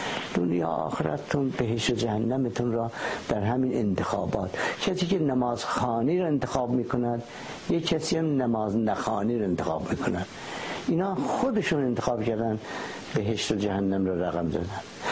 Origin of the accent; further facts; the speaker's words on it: Iran; ما آمریکا نیستیم، ما فرانسه نیستیم، ما ایرانیم، ایران اسلامی هم هستیم.